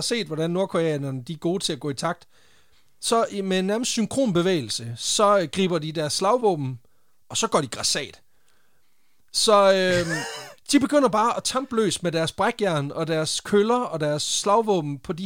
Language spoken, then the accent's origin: Danish; Randers, Central Denmark Region, Denmark; ja, jeg er fra Randers